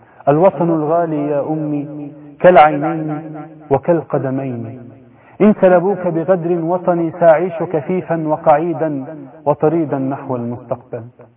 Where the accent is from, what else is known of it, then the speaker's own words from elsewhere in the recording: Mutubas, Kafr El Sheikh Governorate, Egypt; انا من كفر الشيخ اصلا، من بلد اسمها مطوبس